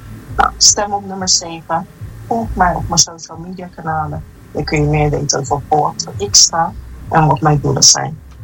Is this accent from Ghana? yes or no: yes; Ghana; now in Netherlands; it is also a new chance for us as a Ghanaian diaspora community here in the Netherlands.